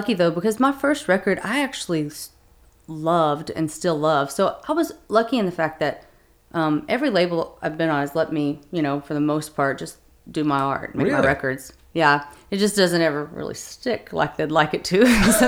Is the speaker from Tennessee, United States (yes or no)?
yes; Knoxville, Tennessee, United States; It's so hard for me because like my voice is so country and I'm from Knoxville, Tennessee